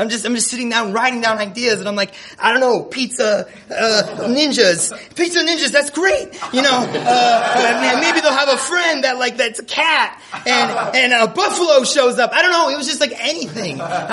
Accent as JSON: {"language": "English", "town": "Chicago", "region": "Illinois", "country": "United States", "lives_now": "Los Angeles, United States", "said": "And right away when I came to L.A., as opposed to staying in Chicago, we're both from Chicago"}